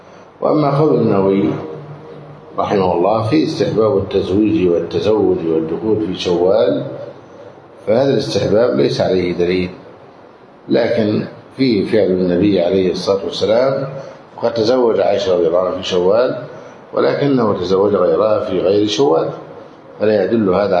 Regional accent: Egypt; وعندنا في مصر يكره جدا النكاح في يوم الأربعاء

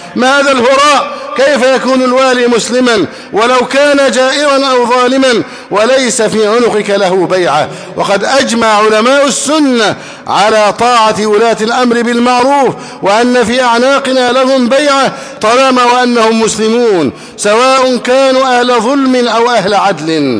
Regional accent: Egypt; أن بلدنا مصر ليست دولة إسلامية، وأن ولاتنا ليسوا بولاة شرعيين

